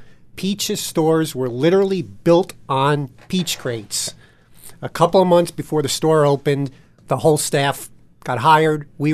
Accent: Albany, New York, United States; I grew up in Albany, New York, upstate. And we had these little record stores around Albany.

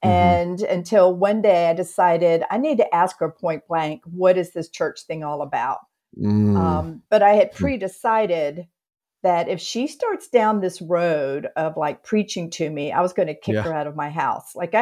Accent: the South, United States; growing up in the South and seeing how church people behaved around me, I was convinced that I wasn't going to like you, church people.

